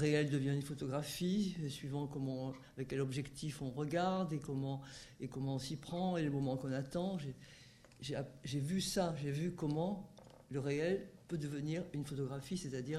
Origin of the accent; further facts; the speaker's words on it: south of France, France; born there; now in Paris, France; Je suis née dans le Midi. Je suis venue à Paris